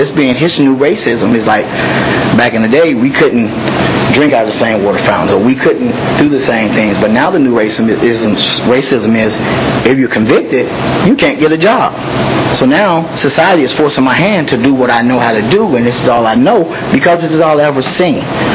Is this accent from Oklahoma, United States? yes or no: no; Chicago, Illinois, United States; now in Champaign, United States; I'm from Champaign. I've been here, living in the area for about 17 years now, originally from Chicago, Illinois.